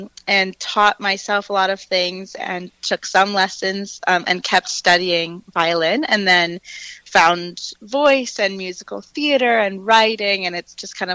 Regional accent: Pennsylvania, United States; I grew up outside of Philadelphia. Okay. And my parents are both still there.

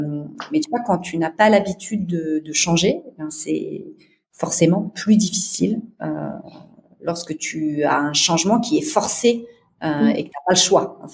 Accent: France; moved away as an adult; moi, forcément, j'ai quitté la France pour aller vivre ailleurs.

